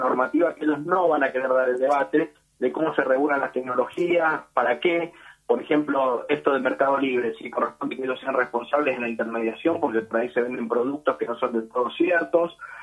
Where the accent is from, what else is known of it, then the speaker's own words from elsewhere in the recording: Mendoza, Argentina; moved away as an adult; now in Rosario, Argentina; hace 15 años que vine de Mendoza, porque mi compañera es de acá de Rosario, pero no tengo familia en Rosario.